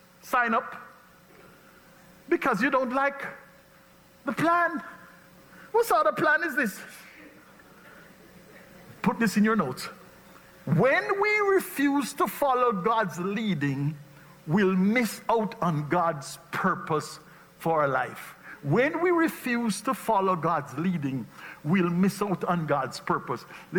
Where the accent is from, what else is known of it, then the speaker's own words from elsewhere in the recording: Jamaica; moved away as an adult; now in United States; At that time, the Jamaican economy was blowing up. It was doing so great. We were one of the fastest growing countries in the developing world.